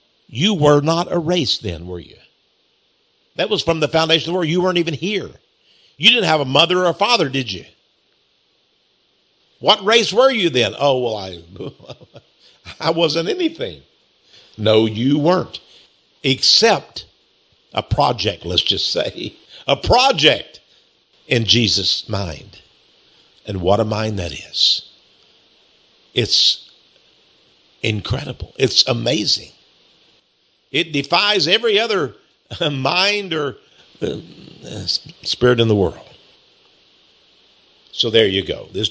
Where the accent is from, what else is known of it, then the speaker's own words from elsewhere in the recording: Texas, United States; accent: Texas; Well, I'm a little Texas boy. I guess I have that old rolling laugh. I have that Texas accent. I'm an American.